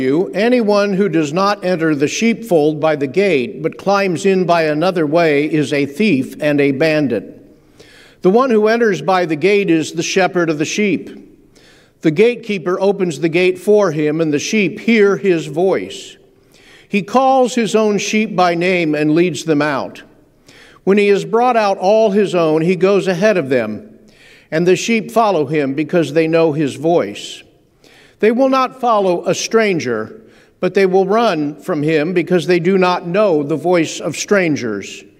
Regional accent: Dayton, Ohio, United States; also born or lived in Los Angeles / Chicago / Indianapolis / Buffalo; I was born in Dayton, at Miami Valley Hospital, to be exact, and I spent my youth in the Dayton area.

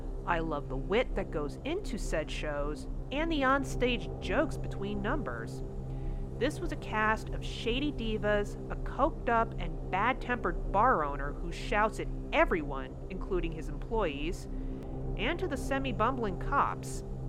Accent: New England, United States; but I grew up in New England and have a little bit of a bias.

